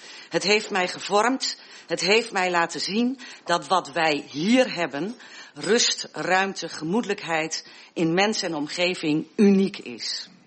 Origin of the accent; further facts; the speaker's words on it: Westerwolde, Groningen, Netherlands; Ik ben een Groninger, een Westerwolder, een oude Schanskar. Ik kom hier weg en na ongeveer 30 jaar een stukje verderop te hebben rondgekeken, ben ik sinds 2016 weer thuis in Westerwolde.